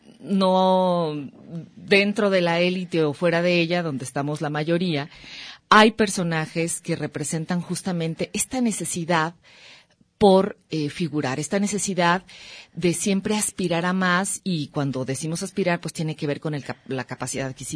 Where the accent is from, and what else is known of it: Guadalajara, Jalisco, Mexico